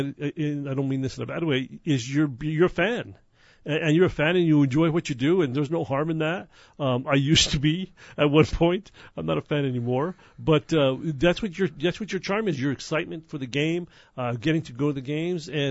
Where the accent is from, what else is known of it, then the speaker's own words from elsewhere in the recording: Santa Fe, New Mexico, United States; I mean, there were, we had talked because I was from Santa Fe.